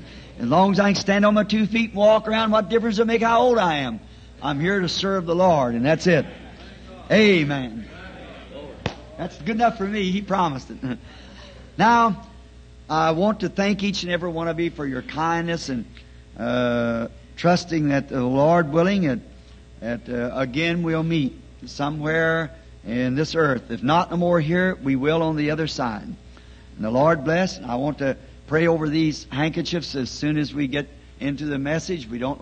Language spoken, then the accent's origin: English; the South, United States; I'm a Southerner, you know, and so I just have to, I can't think of it too fast.